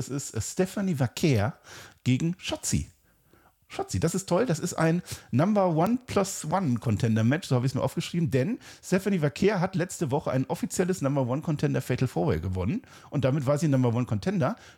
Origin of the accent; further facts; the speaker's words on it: Germany; Franzosen, die sprechen das ja auch nicht aus, aber ich bin Deutscher und ich sage Mensaha, das H ist heilig in dem Fall, ja.